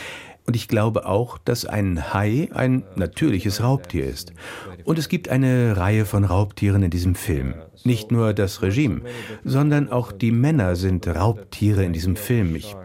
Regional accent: Recife, Pernambuco, Brazil; Und Recife, wo ich herkomme, liegt am Meer. Wir haben großartige Strände.

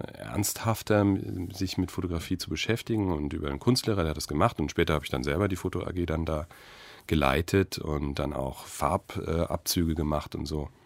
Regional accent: Frankfurt am Main, Hesse, Germany; also ich komme ja aus Frankfurt am Main

